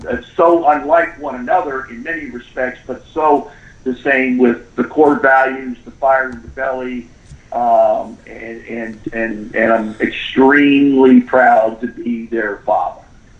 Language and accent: English; Miami, Florida, United States; I was very excited about going to the Dolphins because I grew up in Miami and I was there when the Dolphins started as a franchise in 66.